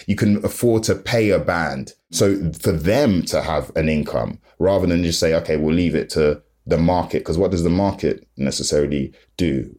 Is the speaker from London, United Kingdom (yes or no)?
yes; London, United Kingdom; I'm from London. I'm in South London.